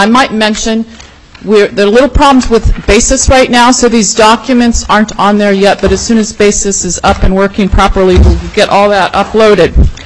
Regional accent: Mat-Su, Alaska, United States; it's no secret I come from the Mat-Su area

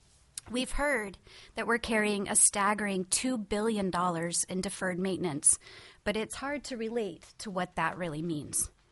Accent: Delta Junction, Alaska, United States; I'm from Delta Junction, Alaska.

